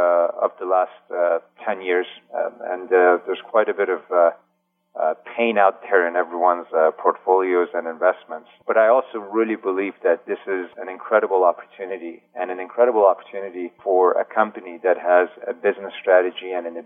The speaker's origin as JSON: {"language": "English", "country": "Canada", "said": "I'm Canadian"}